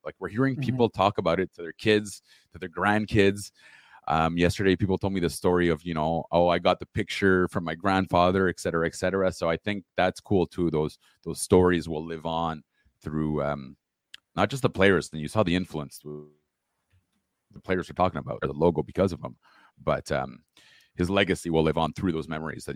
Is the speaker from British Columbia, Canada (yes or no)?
no; Ottawa, Ontario, Canada; and I grew up in Ottawa.